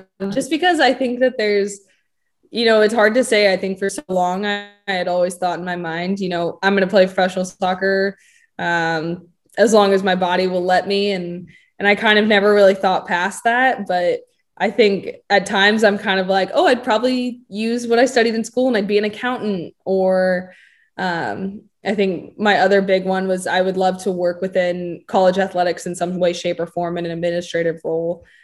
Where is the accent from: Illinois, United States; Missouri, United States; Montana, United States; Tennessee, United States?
Missouri, United States; Kansas City; I think it'd be the coolest thing to represent my city just because I'm from Kansas City. I'm proud to be from Kansas City.